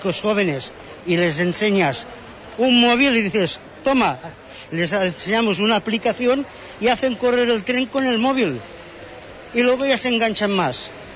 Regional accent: Sabadell, Catalonia, Spain; Yo soy de Sabadell, de Barcelona, 20 kilómetros de Barcelona.

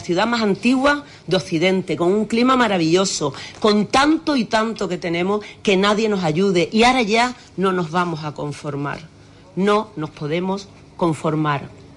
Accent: Huelva, Andalusia, Spain; Yo toda mi vida he pedido mejoras para mi tierra. Y ahora quiero, a partir del día 28, pedirla representando a todos los ciudadanos. Porque una Huelva mejor es posible.

